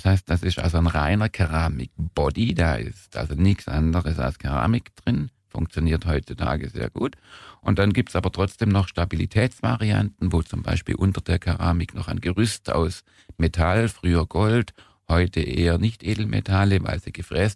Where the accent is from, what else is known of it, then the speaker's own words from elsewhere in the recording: Baden-Württemberg, Germany; Ich bin Schwabe.